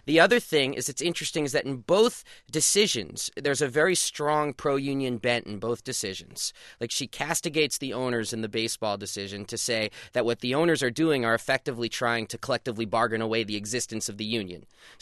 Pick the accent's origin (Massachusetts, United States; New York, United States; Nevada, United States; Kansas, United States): New York, United States; Brooklyn; born there; I was born in Brooklyn, so I have a little bit of a different mindset on this.